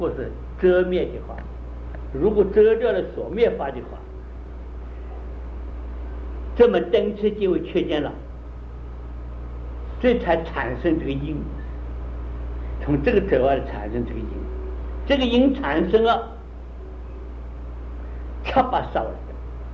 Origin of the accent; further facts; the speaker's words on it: China; 我们中国人是受了老子的这个道德经的哲学